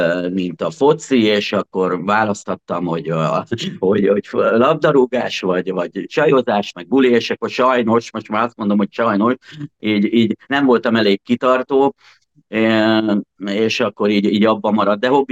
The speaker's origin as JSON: {"language": "Hungarian", "town": "Székesfehérvár", "region": "Fejér", "country": "Hungary", "tie": "born there", "said": "Hát én 1975. január 23-án születtem, itt Székesfehérváron. Én azt gondolom, hogy egy hamisítatlan szuper gyerekkorom volt, csodás szülőkkel, nagyszerű testvérrel"}